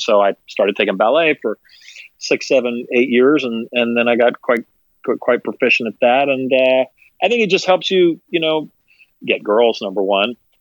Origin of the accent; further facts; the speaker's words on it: Little Rock, Arkansas, United States; moved away as an adult; also born or lived in Chicago; now in Los Angeles, United States; Born and raised in Little Rock. And then when I was graduated high school, went to Northwestern in Chicago to go to university.